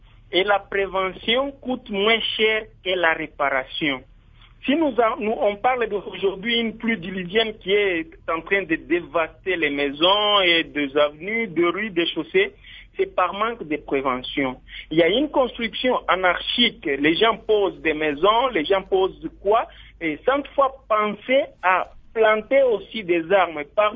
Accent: Fungurume, Lualaba, DR Congo; ça commence à affecter pas seulement à Kinshasa, et même ici chez nous à Fungurume

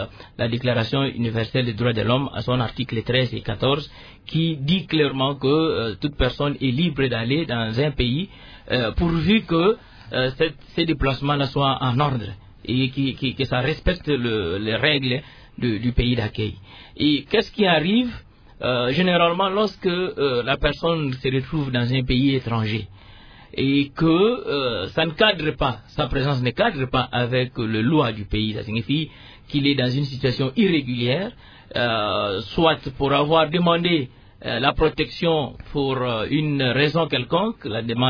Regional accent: DR Congo; moi je suis Congolais

